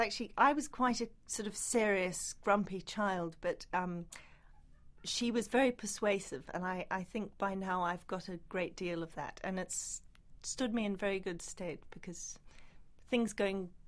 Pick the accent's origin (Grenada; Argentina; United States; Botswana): Botswana; she said, no, write about growing up in Botswana. And I was very surprised at it, but I did.